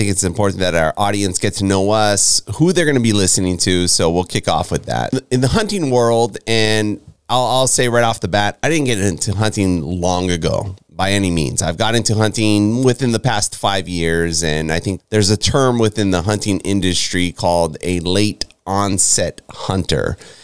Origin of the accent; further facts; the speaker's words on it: Maui, Hawaii, United States; But I was born and raised in Hawaii, born on the island of Maui.